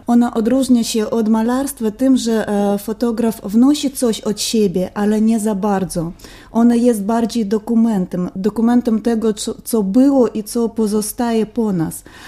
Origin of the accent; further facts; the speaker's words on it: Brest, Brest Region, Belarus; Tak, pochodzimy oboje z Brześcia.